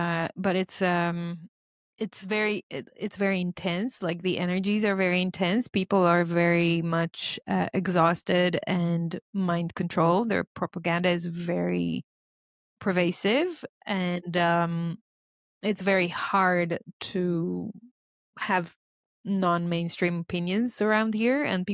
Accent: Israel; also born or lived in Australia; No, I grew up here. I was born here in Israel, and I'd served the army, and then after the army, I traveled to Australia, and then I stayed there for 6 years

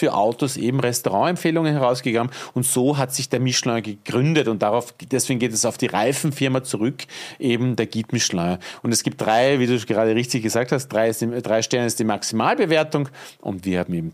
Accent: Mödling, Lower Austria, Austria; born there; Nein, ich bin geboren in Mödling, also für alle, die es nicht wissen, Niederösterreich, Grenze Wien, aufgewachsen allerdings. Also mein Elternhaus war damals in Berchtoldsdorf, aber meine Mama ist übersiedelt, da habe ich noch in die Windeln gemacht, nach Bruck an der Leiter und ich bin da aufgewachsen.

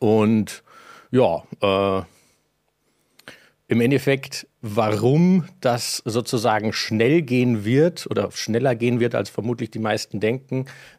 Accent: Landshut, Bavaria, Germany; Komme aus Landshut.

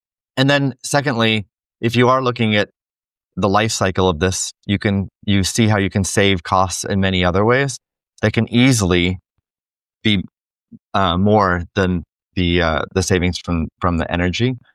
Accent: Iowa, United States; I'm from Iowa. There's no Steak and Shakes in Iowa, at least when I grew up.

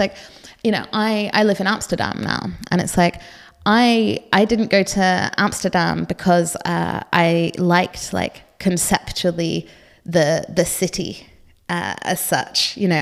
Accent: East of England, United Kingdom; I grew up in Norfolk and I went to university in Norwich.

